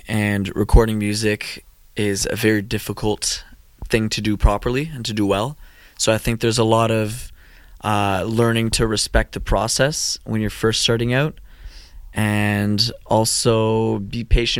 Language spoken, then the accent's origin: English; Toronto, Ontario, Canada; Well, Donato and I grew up together in Toronto, and we had the pleasure of attending the French school Pierre-Éliott Trudeau.